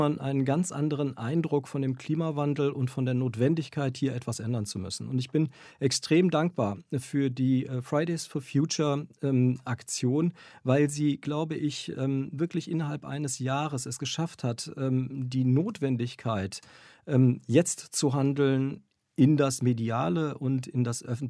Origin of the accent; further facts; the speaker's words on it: Bonn, North Rhine-Westphalia, Germany; Ich antworte dann immer, dass ich aus Bonn komme.